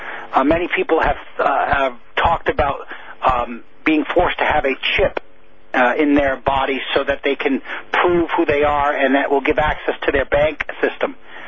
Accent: United States; In a town like my hometown in the United States, with about 15,000 to 17,000 people, there are 30 policemen on the force.

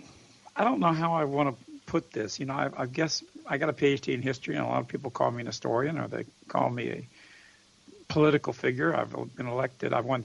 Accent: the South, United States; I grew up in nature, and I grew up in the Southland, and I love the traditions and the heritage of the South.

